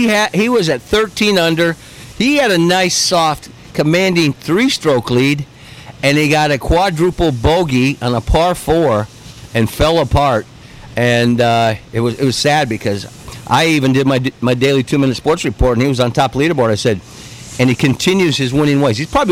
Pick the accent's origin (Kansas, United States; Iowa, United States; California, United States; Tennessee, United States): Iowa, United States; I'm from Iowa. I thought I was back in Iowa